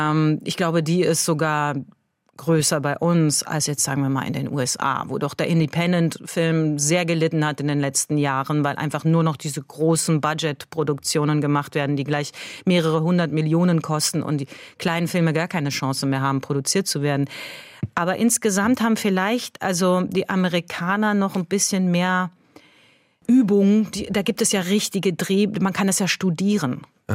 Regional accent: Iran; ohne Schleier zu drehen als Iranerin und in der Öffentlichkeit aufzutreten, ist etwas, was Probleme bereitet.

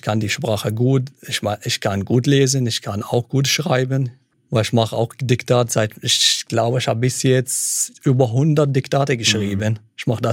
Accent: Iraq; now in Germany; Ich meine, ich mag meine Heimat, aber ich kann auch nicht jetzt in den Irak wegen dem Krieg.

